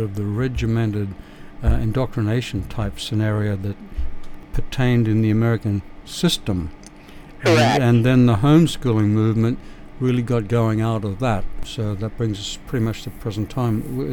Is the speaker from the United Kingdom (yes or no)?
no; Australia; now in United States; our listeners know that I'm an Australian, 75 years old